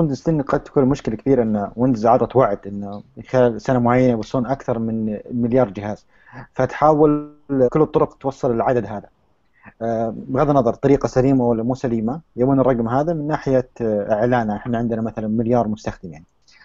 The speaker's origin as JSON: {"language": "Arabic", "town": "Riyadh", "region": "Riyadh Province", "country": "Saudi Arabia", "said": "يعني لو عرفت مثلا عندنا بالرياض"}